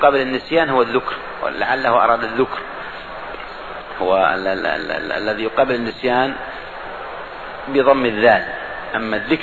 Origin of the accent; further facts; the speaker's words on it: Morocco; لما دخل الوقت عندنا في المغرب وين يروح يصلي؟